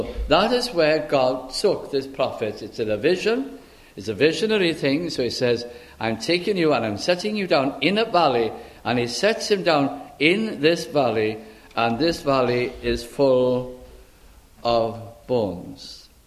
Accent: Caernarfon, Wales, United Kingdom; My hometown is Carnarvon, the ancient capital of the country. And it is a very pretty, very beautiful place.

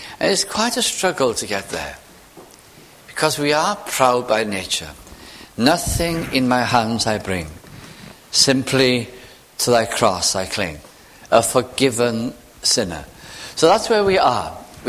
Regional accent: Wales, United Kingdom; Like I could say, I am Welsh, but that's not all.

